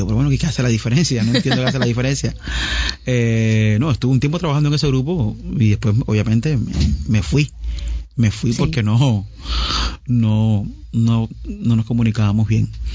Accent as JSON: {"language": "Spanish", "region": "Havana", "country": "Cuba", "tie": "born or raised there", "said": "yo soy un habanero, nací en La Habana"}